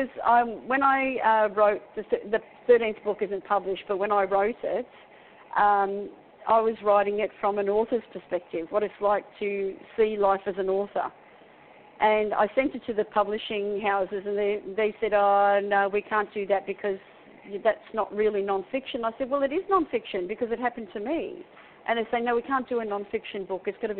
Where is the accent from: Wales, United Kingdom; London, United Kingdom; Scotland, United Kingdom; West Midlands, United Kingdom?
Wales, United Kingdom; because I'm from Wales, so I've seen plenty of castles.